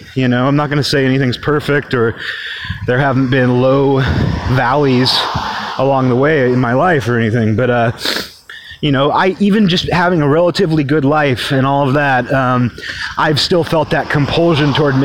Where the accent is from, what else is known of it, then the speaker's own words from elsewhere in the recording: New York, United States; I'm from New York. In New York, we just tell it like it is.